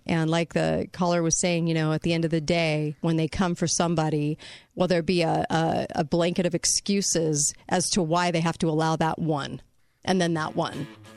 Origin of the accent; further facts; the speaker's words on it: California, United States; I thought that was kind of funny, kind of interesting because I'm from California.